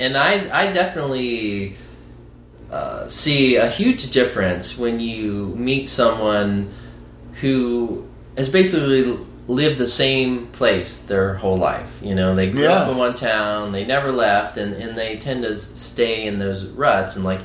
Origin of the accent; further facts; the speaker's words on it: the South, United States; because I am from the South. I mean, I used to live... like a block away from a statue of Robert E. Lee.